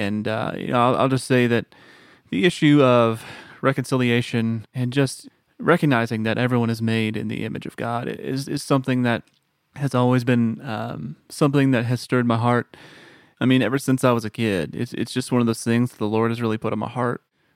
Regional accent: Texas, United States; now in Tennessee, United States; Born and raised in Texas. I will say, though, much to the dismay of my fellow native Texans, being in Tennessee for over a decade now, Tennessee is home, really, for me and my family.

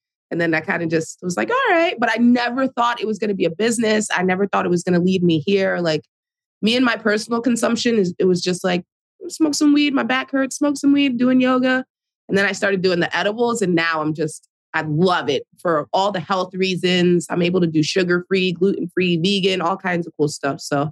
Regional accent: Jersey City, New Jersey, United States; I'm in Jersey City, New Jersey, born and raised in Jersey. First generation American.

